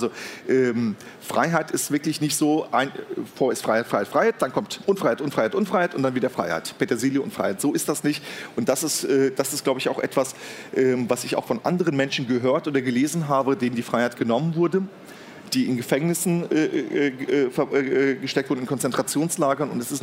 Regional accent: Hesse, Germany; ich bin Hesse, ich bin Deutscher, aber ich bin natürlich auch Türke

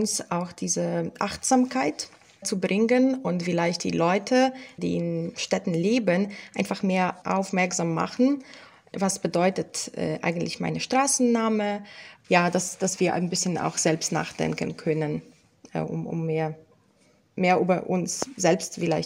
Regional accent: Poland; das war natürlich für mich als Polin super interessant zu gucken, auch wer ist da in Wien gefeiert aus meinem Heimatland.

